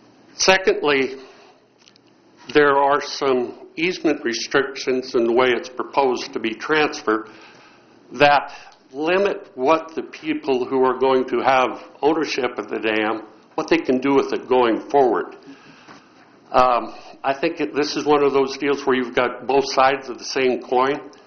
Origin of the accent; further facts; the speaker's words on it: Three Forks, Montana, United States; I'm from Three Forks, Montana.